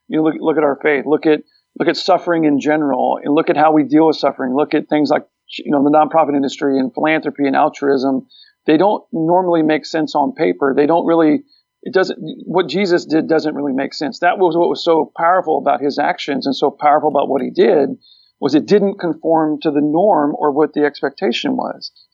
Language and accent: English; Texas, United States; We're all men. We're all from Texas.